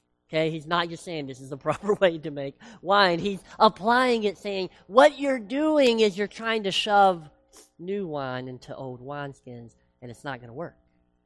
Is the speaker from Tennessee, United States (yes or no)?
yes; Tennessee, United States; I did say washed because I'm from Tennessee